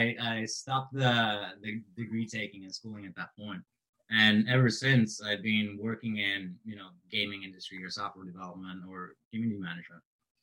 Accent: Norway; English is a second language; I grew up in Norway.

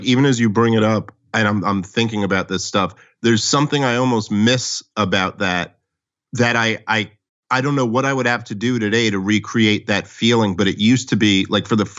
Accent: New York City, New York, United States; because I grew up in New York City, but I didn't really know comedy clubs were a thing.

